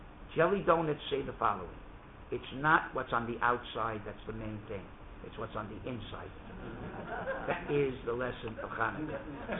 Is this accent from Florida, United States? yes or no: yes; Miami, Florida, United States; I remember when I was about 17 years old, I grew up in Miami.